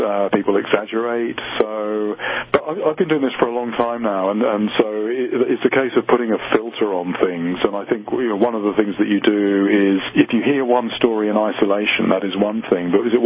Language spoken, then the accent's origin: English; England, United Kingdom; I grew up in England, but in my case, I took myself off to India in 1982